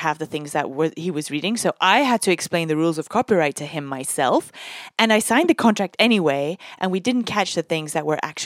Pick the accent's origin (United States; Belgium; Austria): Belgium; So yeah, I'm from Belgium, right?